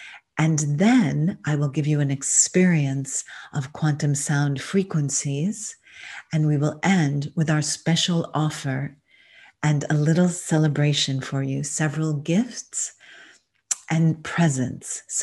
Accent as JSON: {"language": "English", "town": "Newton", "region": "Massachusetts", "country": "United States", "tie": "born or raised there", "said": "This is my home. I grew up in Newton, Massachusetts, and under the words, my story is my actual bedroom window"}